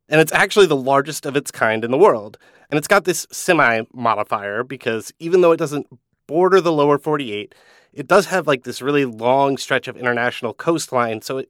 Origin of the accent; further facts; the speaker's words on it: Minnesota, United States; And for me, growing up in Minnesota, I actually always tended to picture this notch as a piece of land